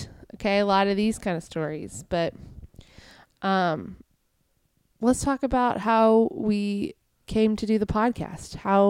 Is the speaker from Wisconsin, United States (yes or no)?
no; Jackson, Mississippi, United States; I'm from Jackson, whatever. And I was like, I'm from Mississippi and I do comedy down there.